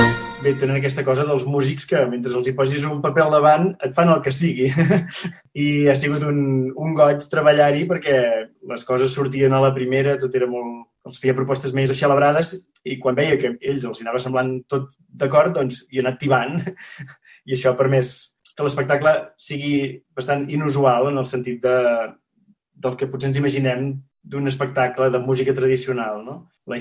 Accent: Ullastrell, Catalonia, Spain; now in Terrassa, Spain; ara sóc de Terrassa, bueno, sóc d'Ullastrell, però fa 10 anys que visc aquí a Terrassa

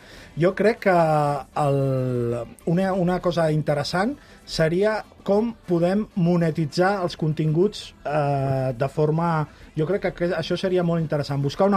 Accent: Sant Feliu de Guíxols, Catalonia, Spain; Sí, el dia 30 de setembre estic al meu poble.

